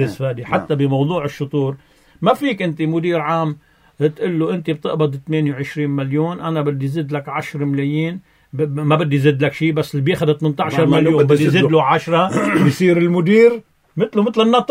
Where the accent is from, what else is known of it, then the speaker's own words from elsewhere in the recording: Lebanon; نحن بدنا ناخد خيارنا كلبنانيين.